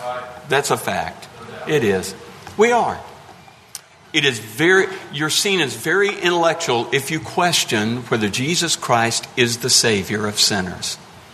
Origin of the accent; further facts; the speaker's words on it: Florida, United States; accent: country twang; and I have a little country twang. Where are you from? Baker County.